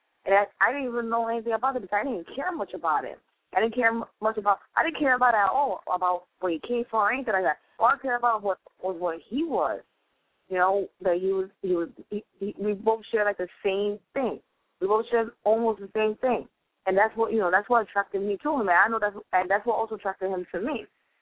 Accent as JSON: {"language": "English", "town": "New York City", "region": "New York", "country": "United States", "said": "Like I'm from the Lower East Side. And I will, you know, I have no problem dating someone outside the Lower East Side."}